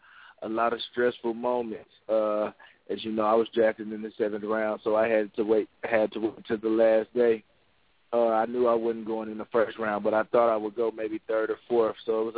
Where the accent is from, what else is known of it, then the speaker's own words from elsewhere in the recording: Warren, Arkansas, United States; I'm from Arkansas. I'm from a small southeastern town called Warren, Arkansas.